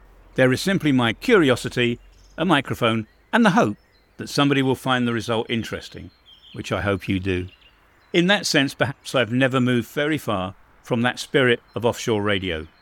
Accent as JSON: {"language": "English", "country": "United Kingdom", "lives_now": "Bosnia and Herzegovina", "said": "I'm British, but I have lived in Bosnia for a long time."}